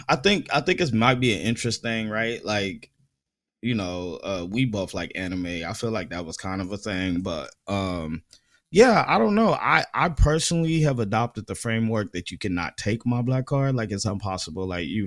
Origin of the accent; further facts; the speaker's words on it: Fresno, California, United States; I grew up in Fresno. Everybody got teased.